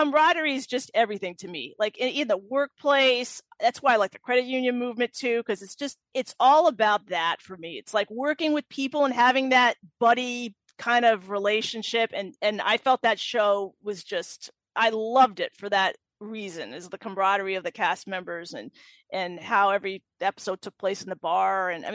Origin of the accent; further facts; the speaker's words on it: California, United States; Well, you know, I'm a Californian. I'm probably going to say burgers and fries and a shake from In-N-Out Burger. I'm from there.